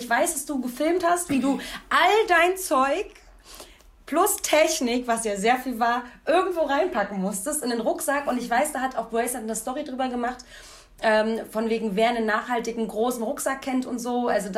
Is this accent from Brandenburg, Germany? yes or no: yes; Rathenow, Brandenburg, Germany; Ich komme ja aus Rathenow und das könntest du vielleicht kennen von einer Haltestelle.